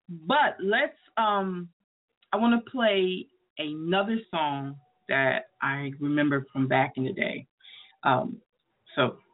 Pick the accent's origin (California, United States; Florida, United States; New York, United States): New York, United States; we used to have what you called block parties when we were growing up in New York.